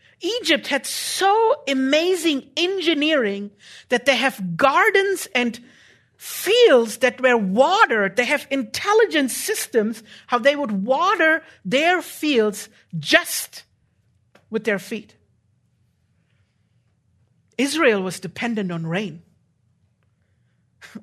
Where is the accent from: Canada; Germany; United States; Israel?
Germany; English is a second language; I'm from Germany, okay? I don't know your proverbs very well.